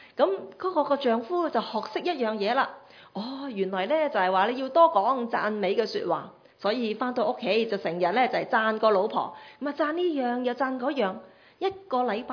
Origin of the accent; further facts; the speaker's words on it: Guangdong, China; 我哋广东人好喜欢叫人死的